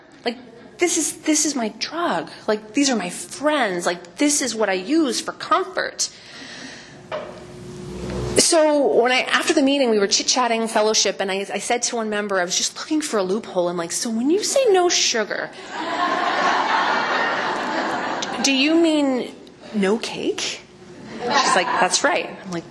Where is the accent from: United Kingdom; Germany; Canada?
Canada; So I'm from Canada.